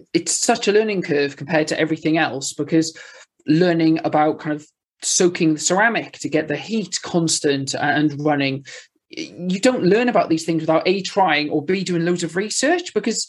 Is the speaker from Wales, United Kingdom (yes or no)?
yes; Wales, United Kingdom; My Welsh brain can't process it no matter how hard I try.